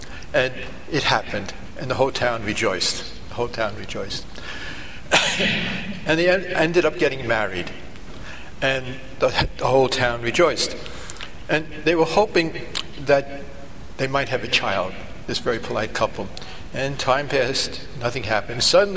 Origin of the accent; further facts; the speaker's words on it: Ireland; As an Irishman, you always say that, this is true.